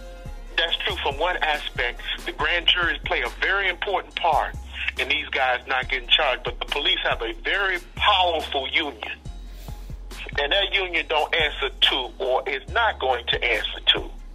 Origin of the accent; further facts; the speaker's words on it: Prichard, Alabama, United States; Just like in my hometown of Pritchett, Alabama.